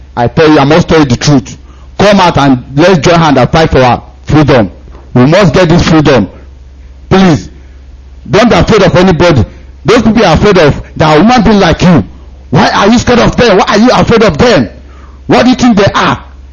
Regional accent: Nigeria; I'm a full Biafra, and I was born in Biafra land and brought up in Biafra land.

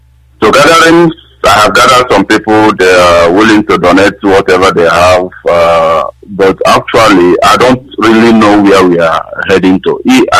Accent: Imo, Nigeria; I'm a Igbo guy. I came from Imo State, Idato.

